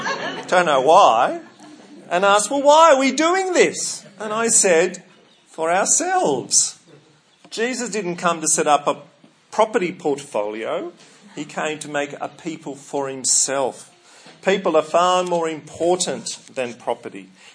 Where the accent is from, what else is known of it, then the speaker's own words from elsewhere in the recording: Surry Hills, New South Wales, Australia; One house for me is special is the house I grew up in Surrey Hills in Sydney.